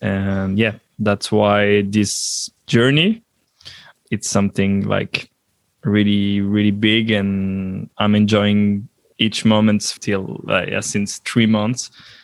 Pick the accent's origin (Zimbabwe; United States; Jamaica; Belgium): Belgium; English is a second language; I'm half Belgian, half Italian. I'm born and raised in Belgium.